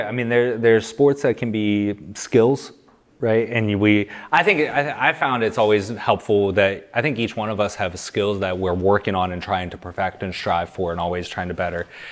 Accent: Ohio, United States; You know, I'm from Ohio. Ohio State football is a religion.

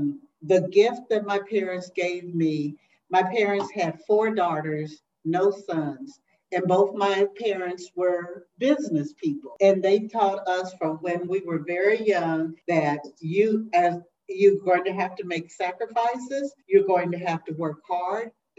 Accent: Kansas City, Missouri, United States; was my next door neighbor growing up in Kansas City, Missouri

